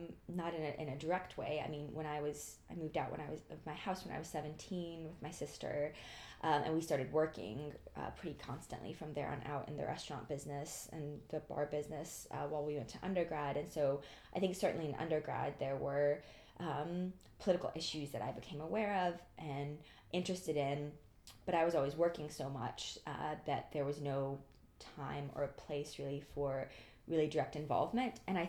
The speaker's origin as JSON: {"language": "English", "town": "Birmingham", "region": "Alabama", "country": "United States", "tie": "born or raised there", "said": "I come from Birmingham, Alabama. So, I grew up in the South, obviously"}